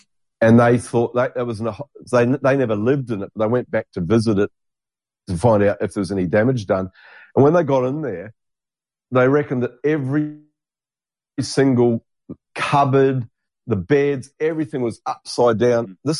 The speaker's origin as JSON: {"language": "English", "country": "New Zealand", "tie": "born or raised there", "said": "I grew up in New Zealand, right?"}